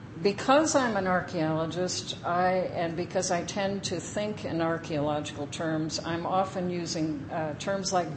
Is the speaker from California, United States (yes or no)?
no; Champaign-Urbana, Illinois, United States; it's set in my hometown of Champaign-Urbana, Illinois, in the 1920s.